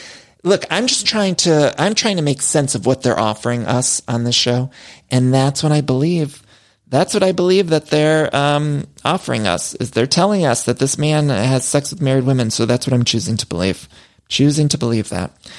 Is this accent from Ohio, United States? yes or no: yes; Ohio, United States; I'm from Ohio, and I'm not certainly not at an Ohio Shell seeing people wearing cowboy hats.